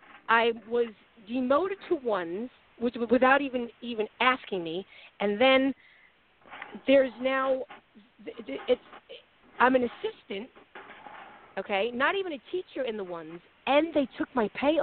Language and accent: English; New York, United States; I'm from New York, and all my friends are like, it's 57 and raining, and well, we're sweating.